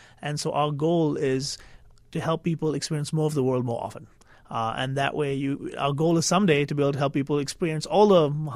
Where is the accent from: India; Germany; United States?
India; I'm from India originally